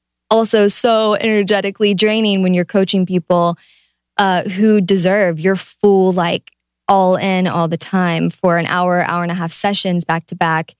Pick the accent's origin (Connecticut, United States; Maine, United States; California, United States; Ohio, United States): Ohio, United States; I'm from Ohio.